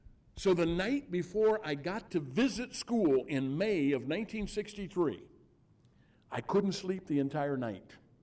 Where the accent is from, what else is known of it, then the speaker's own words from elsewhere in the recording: Illinois, United States; I grew up in Southern Illinois in the hills. And from down where our farm was, you had to walk out about a half a mile to get up to the bus.